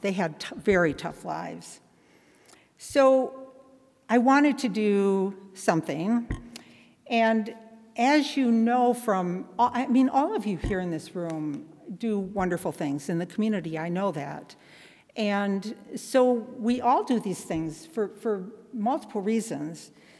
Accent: Grand Rapids, Michigan, United States; For myself, I grew up in Michigan, in Grand Rapids, Michigan. I was one of seven kids. My dad immigrated from the Netherlands, and my mother's parents also immigrated from the Netherlands.

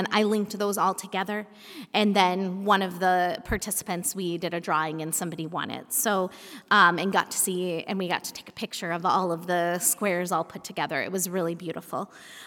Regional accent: Kansas, United States; I grew up in Kansas, and so I've connected with friends in Kansas, and I've connected with friends from Milwaukee that I went to college

